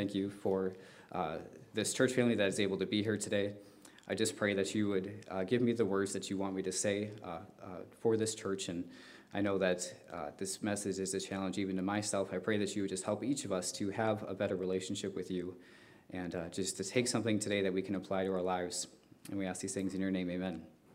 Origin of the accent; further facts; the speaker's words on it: West Allis, Wisconsin, United States; I'm from West Allis, so it was a two-hour drive